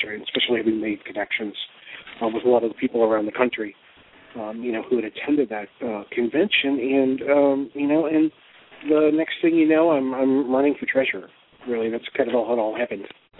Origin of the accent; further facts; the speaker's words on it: St. Louis, Missouri, United States; now in Chicago, United States; I currently live in Chicago, Illinois, but born and raised in St. Louis, so go Cardinals.